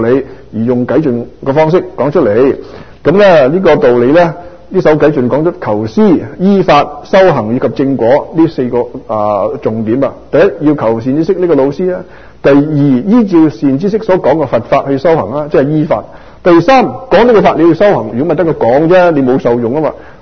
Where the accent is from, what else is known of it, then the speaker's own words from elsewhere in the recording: Hong Kong; 我自己來自香港當然看香港的新聞